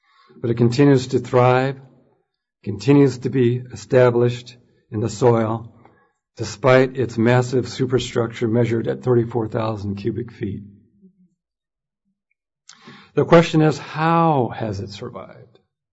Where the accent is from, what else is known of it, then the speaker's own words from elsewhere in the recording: California, United States; native to my home state of California